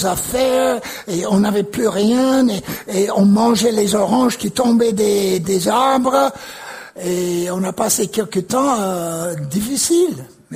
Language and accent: French; United States; Je ne suis pas anglais, je suis américain et français maintenant. J'ai le passeport pour le prouver.